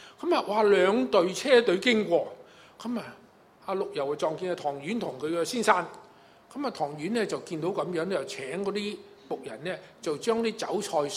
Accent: China; now in Canada; 我哋中國人著重孝道，又唔見得我哋係特別孝順。我喺加拿大

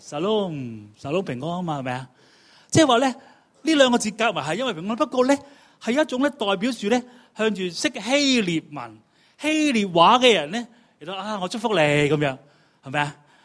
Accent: Hong Kong; 我哋咧系为咗香港祷告，我哋喺呢一度成长，我哋爱呢个家

